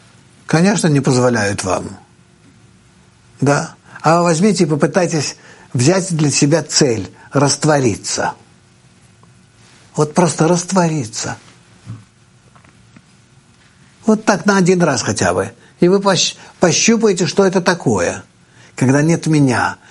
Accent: Russia; now in Israel; Хотя я уже из России с 70-го года. Я переехал из России в Литву. И в 74-м году уже переехал в Израиль.

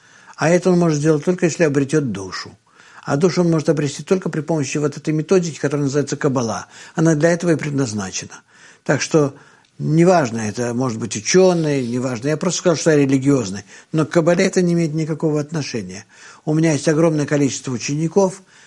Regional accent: Israel; я из Израиля преподаю, живу в Израиле

